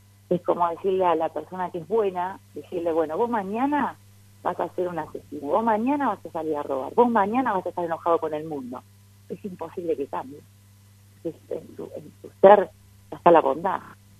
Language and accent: Spanish; Mar del Plata, Buenos Aires Province, Argentina; yo soy de Mar del Plata